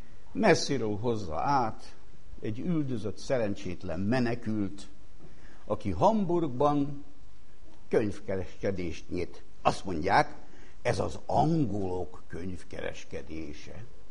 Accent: Hungary; olyan missziómunkások, akik részben Magyarországról jöttünk át

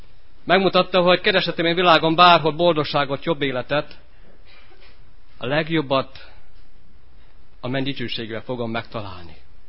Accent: Săcueni, Bihor, Romania; now in Karcag, Hungary; Karcagról jöttem, de 88-ba kerültem ki Székelyhídról.

